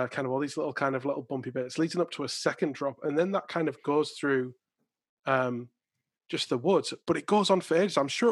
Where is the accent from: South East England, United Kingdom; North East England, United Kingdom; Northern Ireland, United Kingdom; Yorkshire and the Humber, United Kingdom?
North East England, United Kingdom; Because I'm from the Northeast. My accent's like completely disappeared.